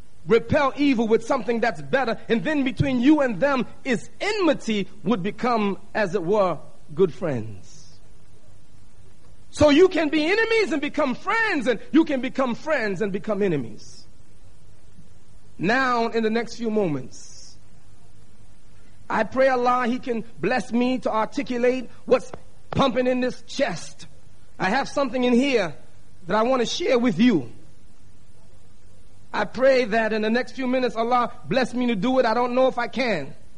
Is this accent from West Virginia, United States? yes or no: no; Brooklyn, New York, United States; I was born in Brooklyn, New York, in what's called the Fort Greene Projects downtown.